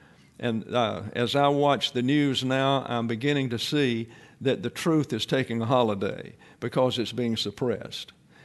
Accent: the South, United States; I am from the South, after all.

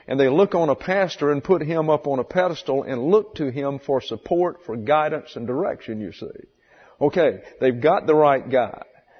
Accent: Alabama, United States; About 30 miles from my hometown is a place called Enterprise, Alabama.

